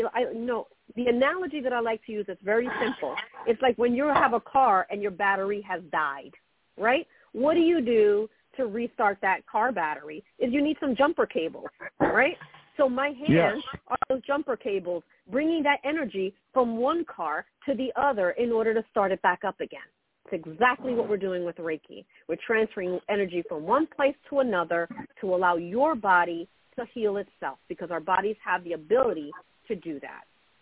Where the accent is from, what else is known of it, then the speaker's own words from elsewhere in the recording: Brooklyn, New York, United States; No, I grew up in Brooklyn, New York. I come from very humble beginnings. I grew up in the low-income housing projects, the Marcy Projects, they're called.